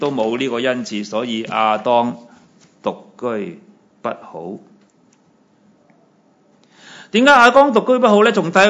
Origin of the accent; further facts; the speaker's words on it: Guangdong, China; 不能好似我哋广东人所说嘅年晚煎堆，做咩啊？人有我有。